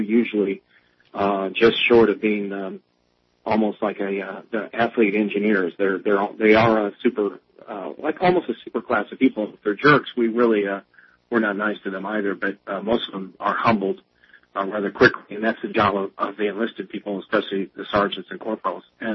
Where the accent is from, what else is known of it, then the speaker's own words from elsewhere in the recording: Midwest, United States; "Well, I'm from the Midwest. I don't know much about corn, let alone oil."